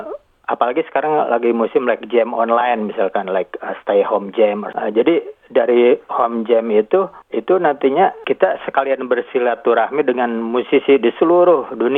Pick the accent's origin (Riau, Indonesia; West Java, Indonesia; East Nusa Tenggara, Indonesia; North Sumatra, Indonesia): West Java, Indonesia; Bandung; now in Brisbane, Australia; saya dari Bandung, tinggal di Brisbane, Queensland.